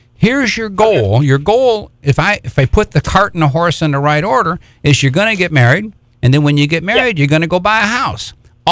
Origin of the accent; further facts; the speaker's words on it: Michigan, United States; All those New Yorkers, and I'm from Michigan, Michiganders and Ohio